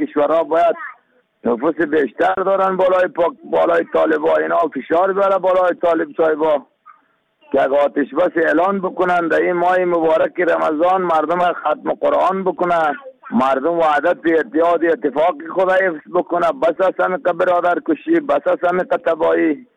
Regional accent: Afghanistan; ما شما افغان هستیم.

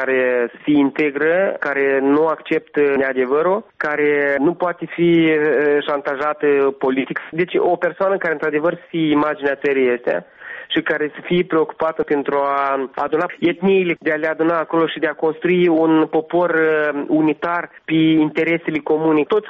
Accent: Gagauzia, Moldova; born there; first language Gagauz; Romanian is a second language; Da, sunt găgăuz, jet de jet. Am învățat română la școală

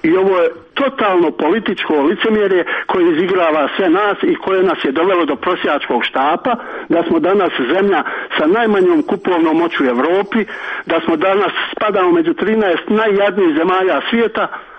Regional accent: Bosnia & Herzegovina; kao njen građanin, kao Bosanac, kao gnostik, dakle ni vjersko, ni konfesionalno, ni etničko

